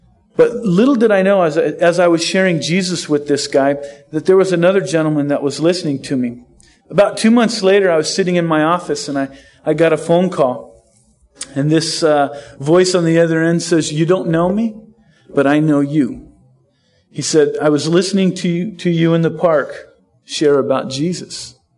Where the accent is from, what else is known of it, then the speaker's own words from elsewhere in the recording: San Diego, California, United States; also born or lived in Seattle, United States / Southern Utah, United States; I've been here a month. I'm originally from San Diego. I got saved down in Horizon. In about 1989, we left Southern California and went to Seattle.